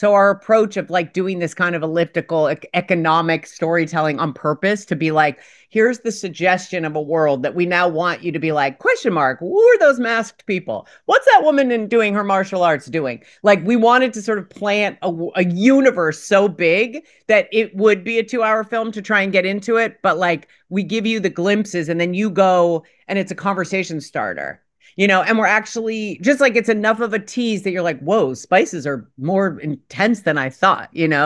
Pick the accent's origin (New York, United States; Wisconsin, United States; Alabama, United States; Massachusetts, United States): New York, United States; New York City; I grew up in New York City. I lived in Lower Manhattan and I went to school in Upper East Manhattan.